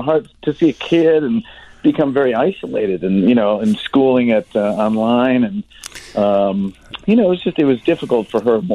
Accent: Orland Park, Illinois, United States; I live in the house I grew up in Orland Park.

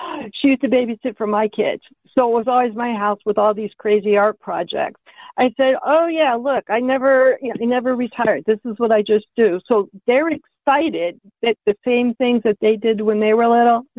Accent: Ohio, United States; I mean, I remember growing up in Ohio, we had the Parks and Rec, and that was always what we went and did.

